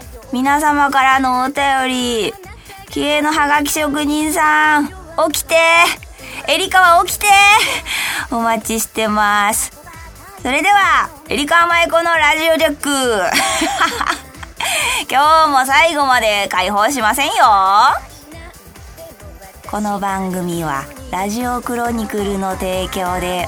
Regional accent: Kazo, Saitama, Japan; 私の出身の埼玉県加須市がね、鯉のぼりの町、鯉のぼりでとっても有名なんだよね。

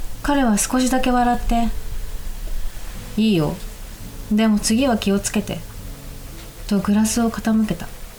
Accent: Shonan, Kanagawa, Japan; 湘南生まれ育ちではあるので

